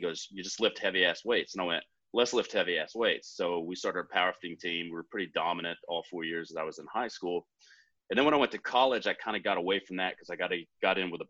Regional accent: Texas, United States; you know, everybody trains for Texas football. So I'm originally from Texas.

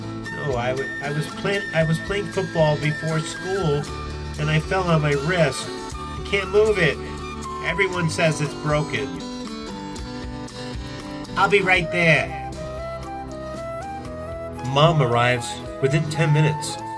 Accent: Long Island, New York, United States; My life was like many other children growing up in Long Island, New York.

